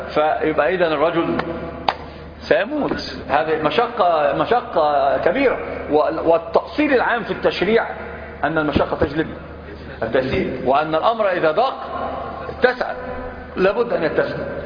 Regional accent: Upper Egypt, Egypt; لو انتم في الصعيد او في الصعيد تعرفوا، انا صعيدي

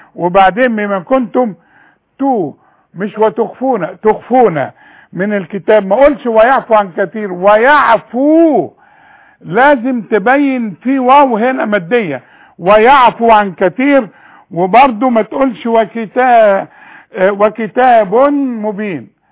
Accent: Faqous, Sharqia Governorate, Egypt; انا من فاجوس. امي من فاجوس وابويا من

